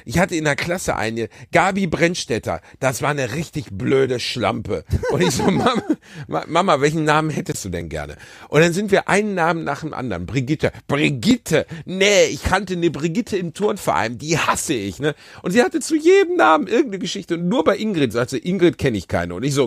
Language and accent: German; North Rhine-Westphalia, Germany; Ich komme aus dem Ruhrgebiet